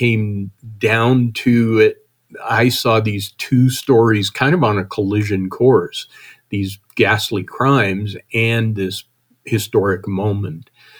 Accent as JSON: {"language": "English", "region": "Wyoming", "country": "United States", "tie": "born or raised there", "said": "I grew up in Wyoming, and this is in Montana"}